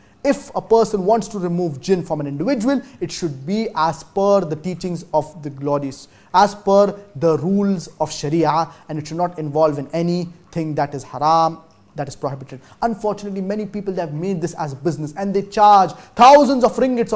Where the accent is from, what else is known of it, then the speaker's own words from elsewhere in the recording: India; I'm a student from India.